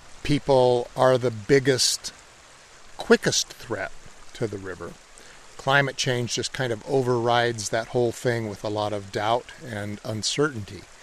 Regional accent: Safford, Arizona, United States; born there; now in Prescott, United States; Well, I was born in Safford, and we moved to Prescott in 1958, and I've been in Yavapai County since then.

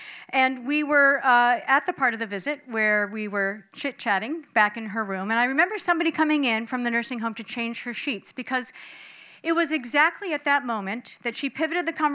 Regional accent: Amherst, Massachusetts, United States; from Amherst, and this is my story

